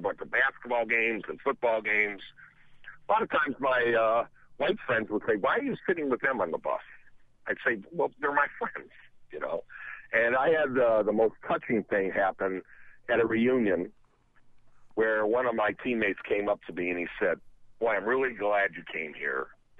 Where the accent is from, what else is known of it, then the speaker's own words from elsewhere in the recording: Oak Park, Michigan, United States; Yes, I grew up in Oak Park, Michigan.